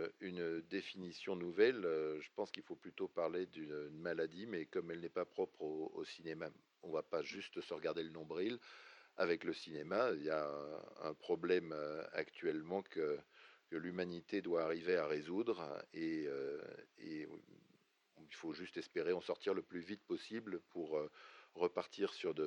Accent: Marseille, Provence-Alpes-Côte d'Azur, France; Moi, je viens de Marseille, mais c'est pas moi qui ai choisi.

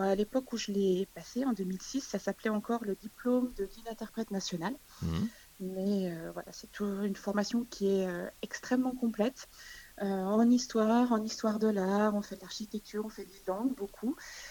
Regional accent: Besançon, Bourgogne-Franche-Comté, France; also born or lived in Strasbourg / Angers / Paris; now in Haute-Savoie, France; À l'origine, je suis de Franche-Comté, de Besançon. Ensuite, j'ai fait un petit bout d'études à Strasbourg, un petit bout à Angers, puis un bout un peu plus grand à Paris.

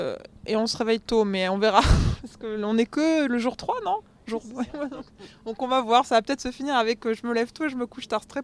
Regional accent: France; Alors déjà, je suis française, malgré mon prénom très américain.

